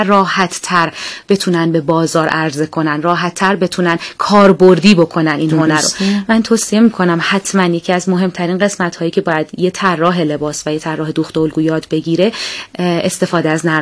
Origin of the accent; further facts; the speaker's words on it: Iran; ما مسلمانیم، ایرانی هستیم،